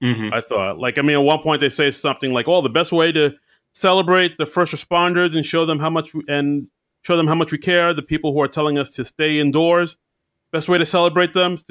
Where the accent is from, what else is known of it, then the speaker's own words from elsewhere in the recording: New York, United States; Have I mentioned I'm from New York?